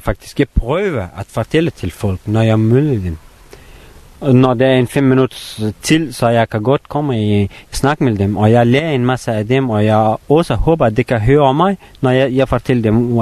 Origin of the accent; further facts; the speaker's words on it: Afghanistan; Danish is a second language; now in Denmark; jeg er opvokset i Afghanistan, og jeg har oplevet en masse dårlige hele mit liv